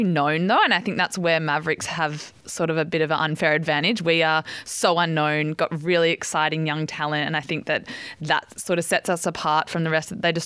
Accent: Sydney, New South Wales, Australia; Yep, on the road to Sydney, my hometown.

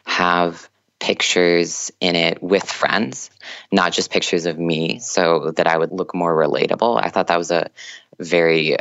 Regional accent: Minnesota, United States; I'm an engineering student. I'm from Minnesota.

